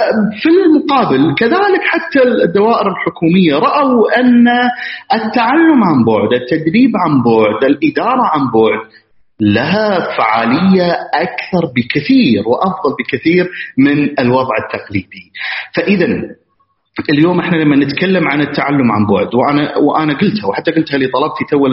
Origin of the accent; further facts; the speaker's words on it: Kuwait; احنا عندنا في الكويت نستخدمه من زمان